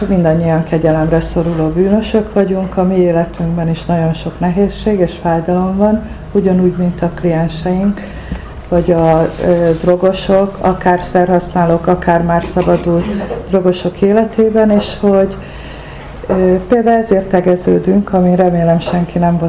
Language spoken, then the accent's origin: Hungarian; Budapest, Hungary; Egyébként Budapesten a Moszkva térnél laktunk, a Lövőház utcában, ugye most már Széll Kálmán tér, ott nőttem fel.